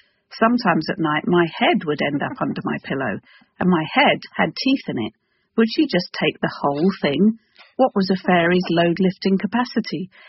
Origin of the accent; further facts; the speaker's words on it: United Kingdom; I need to tell you I'm British